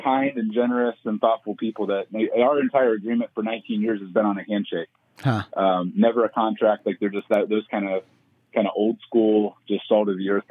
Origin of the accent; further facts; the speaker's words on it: Ohio, United States; now in St. Louis, United States; I'm a Midwest farm boy. I live in St. Louis area now, but I grew up in Ohio. Grew up on 47 acres, one of six kids